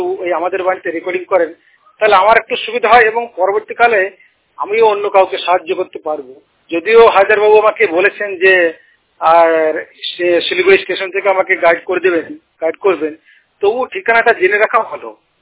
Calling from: Bankura, West Bengal, India; আমি পশ্চিমবঙ্গের বাঁকুড়া জেলা থেকে … কথা বলছি।

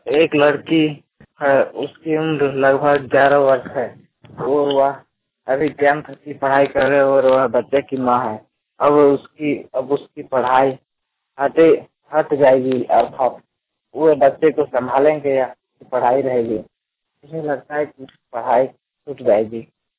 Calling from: Hidawara, Jharkhand, India; हिडावरा, प्रखंड गोमिया, जिला बोकारो, झारखंड से बोल रहा हूँ। मैं ग्राम बट्टी हिडावरा का रहने वाला हूँ।

